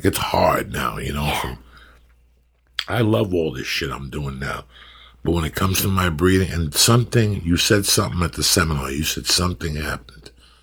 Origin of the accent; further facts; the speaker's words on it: North Bergen, New Jersey, United States; I come from the second hilliest town in the country. I come from North Bergen, New Jersey.